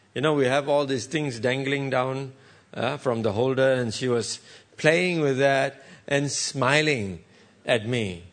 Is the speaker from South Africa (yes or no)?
no; Malaysia; I'm a proud Malaysian, and I will always be a proud Malaysian.